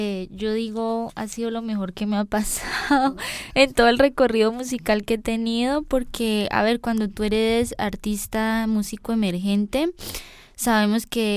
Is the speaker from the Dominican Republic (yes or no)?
no; Ginebra, Valle del Cauca, Colombia; moved away; en Colombia, como venía diciendo, yo vivía en un pueblito y yo amo mi pueblo, Ginebra, o sea, es una cosa, es muy bonito